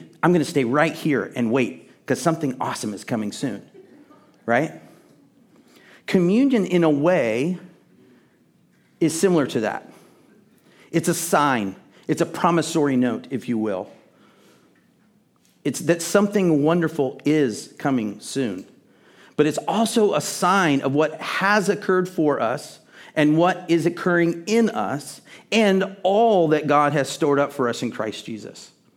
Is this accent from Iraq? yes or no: no; Texas, United States; Challenging for me, because I do not parler vieux français, because I'm from Texas.